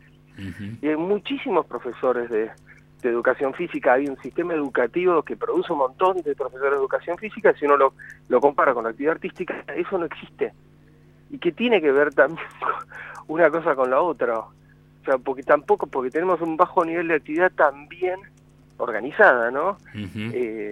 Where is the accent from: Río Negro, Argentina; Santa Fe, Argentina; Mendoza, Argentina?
Río Negro, Argentina; Cipolletti; Yo crecí en Chipoleti, en el Alto Valle, iba a la escuela 53, y después mi segunda casa quizás era la Biblioteca Popular Bernardino Rivadavia.